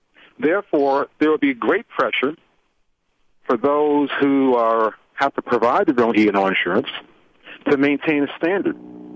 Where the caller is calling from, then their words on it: New Jersey, United States; I'm calling you from New Jersey.